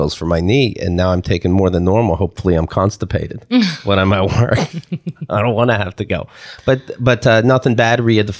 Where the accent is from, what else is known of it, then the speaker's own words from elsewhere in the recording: Pennsylvania, United States; but from the country in Pennsylvania.